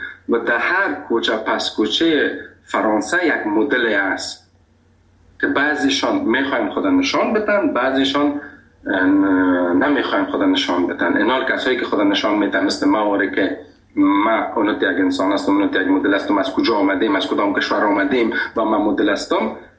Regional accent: Afghanistan; گفتم از افغانستان.

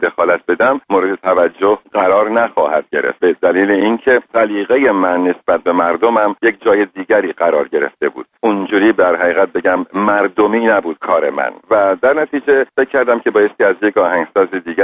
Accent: Abadan, Khuzestan, Iran; born there; من متولد آبادان هستم و آبادان شهری بود که به خاطر پالایشگاه از تمام ایران به خاطر کار می اومدن اونجا

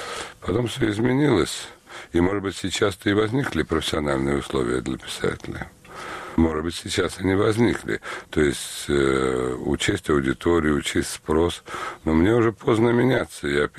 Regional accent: Saint Petersburg, Russia; я урожденный петербуржец в нескольких поколениях, урожденный ленинградец с 1937 года, что первое мое воспоминание – это начало войны и блокады.

